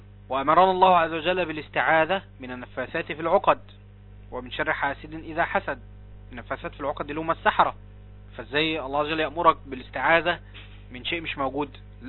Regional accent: Egypt; عندنا في مصر

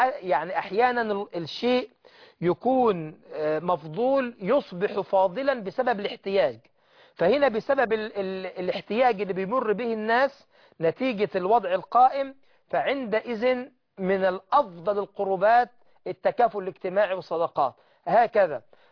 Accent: Egypt; زي ما بنقول عندنا في مصر إيده والتراب التصق بالتراب من شدة الفقر

